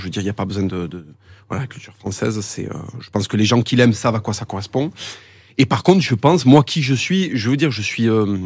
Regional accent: France; Moi, en tant que Français royaliste

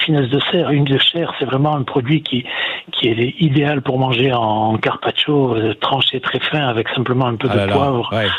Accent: Cannes, Provence-Alpes-Côte d'Azur, France; born there; je suis né à Cannes. Je suis fils d'agriculteur installé à Cannes déjà.

